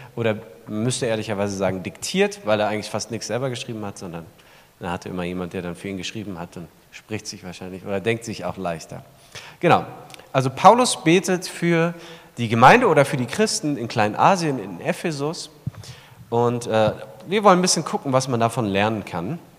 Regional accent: Berlin, Germany; ich komme nicht direkt ursprünglich von hier, sondern bin in Berlin aufgewachsen. Von daher nicht ganz so org-schwäbisch, mein Dialekt.

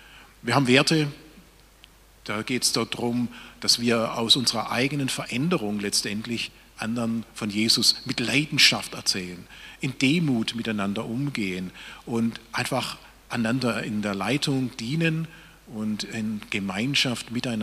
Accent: Sulz am Neckar, Baden-Württemberg, Germany; ich komme aus Sulz am Neckar.

